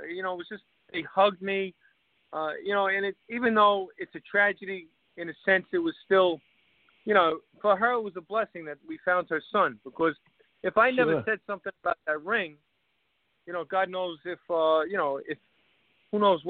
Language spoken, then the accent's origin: English; New York City, New York, United States; You know, we all grew up in a city. We grew up in Irish neighborhoods, you know, Highbridge, Rog's Neck. I was in Woodside.